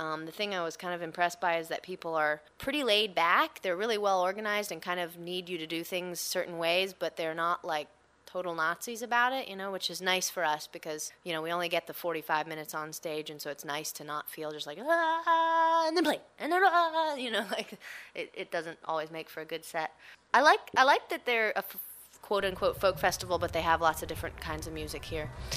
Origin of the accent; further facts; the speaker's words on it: Charlottesville, Virginia, United States; I'm from Charlottesville, Virginia.